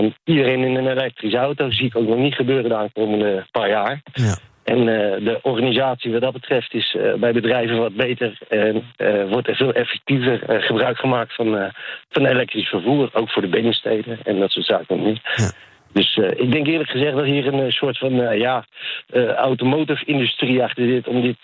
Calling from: Culemborg, Gelderland, Netherlands; uit Culemborg.

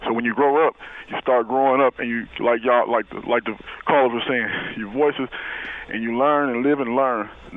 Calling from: Chicago, Illinois, United States; So y'all, you know, I'm listening from Chicago.

